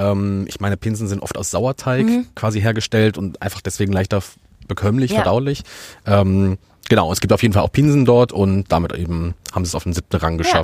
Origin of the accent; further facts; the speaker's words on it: Düsseldorf, North Rhine-Westphalia, Germany; wenn man so als Düsseldorfer da unter der Woche irgendwie hingeht